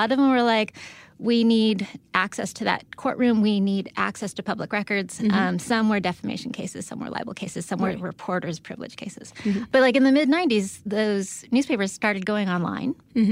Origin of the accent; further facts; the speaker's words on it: San Diego, California, United States; No, I'm from San Diego